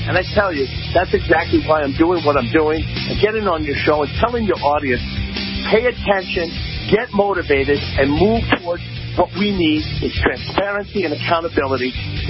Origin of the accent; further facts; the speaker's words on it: United States; I'm going to report it the way I should as an American